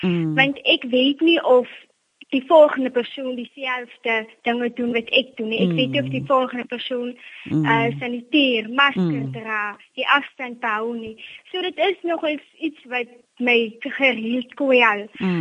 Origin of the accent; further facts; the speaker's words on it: Buffelsrivier, Northern Cape, South Africa; now in Bersig, South Africa; Ek is hoofdogter van S. van Wyk, as ook 'n matrikulant. Ek is oorspronklik van Buffelsrivier, maar ek en my ma het my hiernatoe toe getrek na Bersig toe om hier kom skool te gaan en hier te matrikuleer.